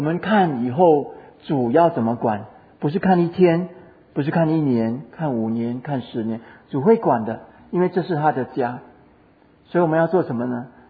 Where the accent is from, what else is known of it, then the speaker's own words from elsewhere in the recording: Singapore; 所以可能我们新加坡人用我们的新加坡的环境啊